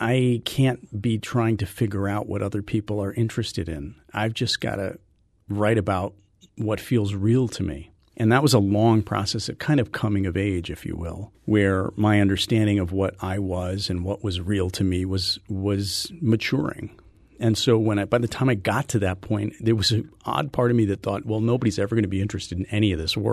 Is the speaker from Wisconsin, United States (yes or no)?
yes; Milwaukee, Wisconsin, United States; born or raised there